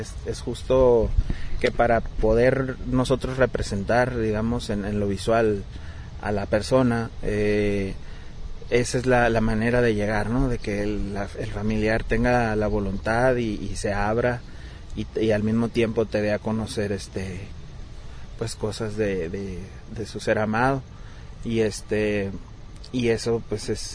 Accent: Mexicali, Baja California, Mexico; yo soy de Mexicali, Baja California

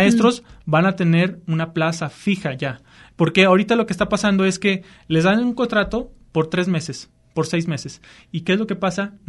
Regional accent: Jalisco, Mexico; me desgarro la vestidura por los Altos de Jalisco, etcétera, y que mi tierra y por eso.

